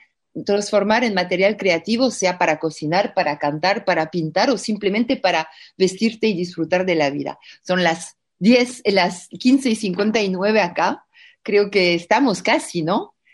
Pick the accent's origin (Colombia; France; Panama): France; Spanish is a second language; cuando trabajo los tangos, porque soy francesa, entonces me cuesta cantar